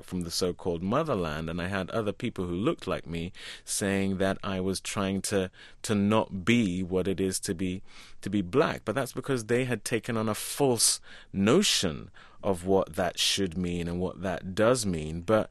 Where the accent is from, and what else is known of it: London, United Kingdom; born or raised there